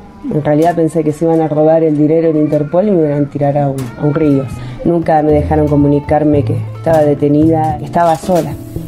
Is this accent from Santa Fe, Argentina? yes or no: no; Buenos Aires, Argentina; soy de Buenos Aires, Argentina. Mi edad es de 33 años.